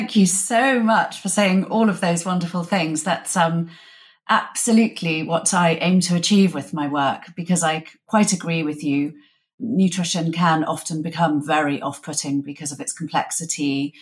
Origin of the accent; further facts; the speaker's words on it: North East England, United Kingdom; So I grew up in Northumberland in the countryside.